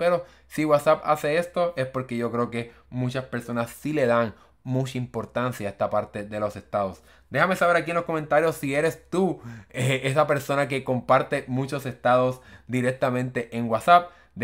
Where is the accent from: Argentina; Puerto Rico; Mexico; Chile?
Puerto Rico; Yo soy de Puerto Rico y mis amistades de Puerto Rico prácticamente nadie utiliza esta función.